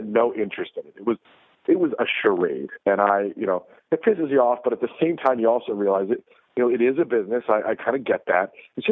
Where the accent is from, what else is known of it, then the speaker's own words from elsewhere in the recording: Baltimore, Maryland, United States; see, I grew up in Baltimore.